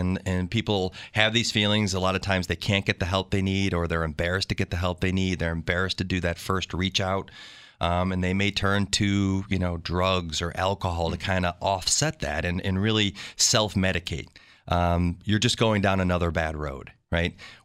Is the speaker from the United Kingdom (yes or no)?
no; Buffalo, New York, United States; I grew up in South Buffalo and, you know, we grew up in a small neighborhood before social media.